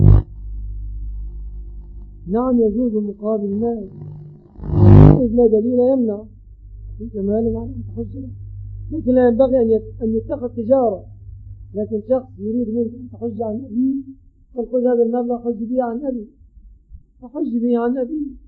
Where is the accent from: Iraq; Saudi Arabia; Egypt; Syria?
Egypt; في بلادنا مصر